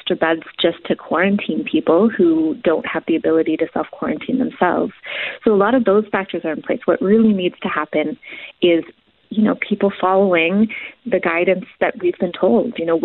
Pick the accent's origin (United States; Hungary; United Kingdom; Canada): Canada; I'm originally coming from Canada